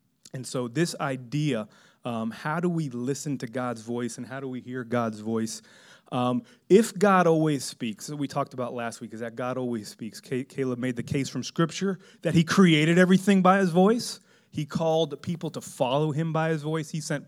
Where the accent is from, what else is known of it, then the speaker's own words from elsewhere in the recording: Miami, Florida, United States; But I am from Miami, so anything below 70 is cold to me.